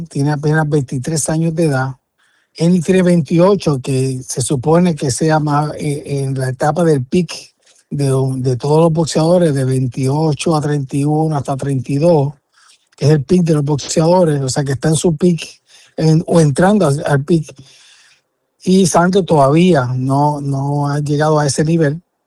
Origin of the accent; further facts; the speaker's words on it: Puerto Rico; el favoritismo que uno puede sentir como puertorriqueño